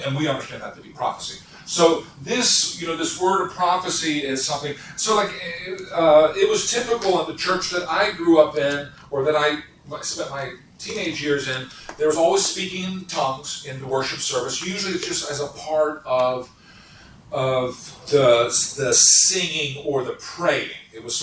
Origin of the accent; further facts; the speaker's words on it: Missouri, United States; So when I was growing up in Missouri, so there were normal people in a small town in the Ozarks were Baptists.